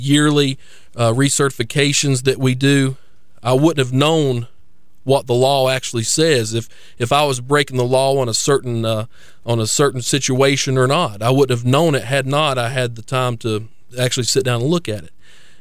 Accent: United States; But as a Christian and as an American, I find it so important

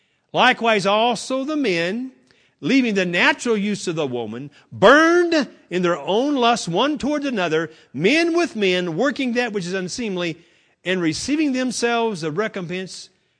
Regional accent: Florida, United States; Florida's a weird state, okay? I know because I'm from Florida.

